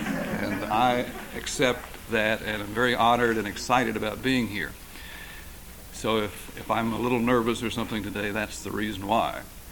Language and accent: English; Texas, United States; First of all, I am from Texas, and I say that because I think right off the bat we should have an understanding. I won't say anything about your accent if you won't say anything about mine